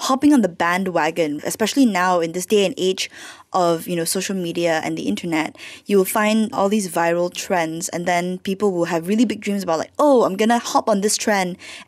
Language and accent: English; Malaysia; as a Malaysian